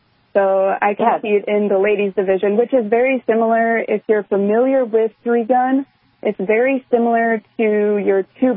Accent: Wisconsin, United States; I am from Central Wisconsin.

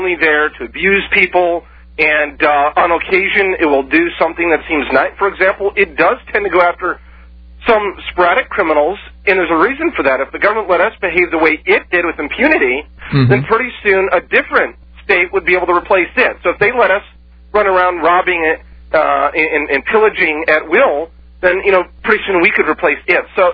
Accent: Minnesota, United States; now in Las Vegas, United States; I'm from Las Vegas, Nevada. Of course, originally from Minnesota, but...

